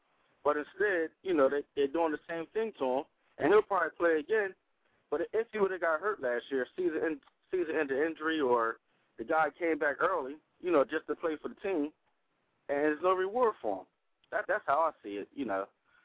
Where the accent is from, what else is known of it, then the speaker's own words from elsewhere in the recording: New Jersey, United States; from Jersey.